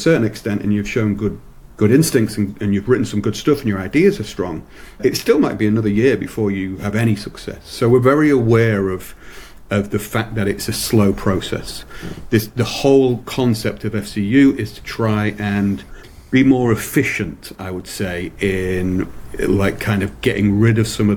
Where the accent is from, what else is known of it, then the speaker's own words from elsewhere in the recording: England, United Kingdom; that's because I'm English